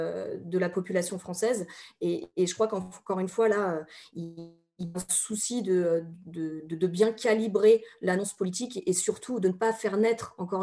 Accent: Vernou-la-Celle-sur-Seine, Île-de-France, France; je viens du sud de Seine-et-Marne et de Vernoux-la-Celle-sur-Seine et donc de Fontainebleau.

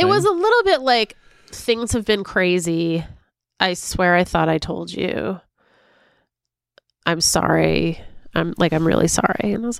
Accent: California, United States; She and I grew up together in California

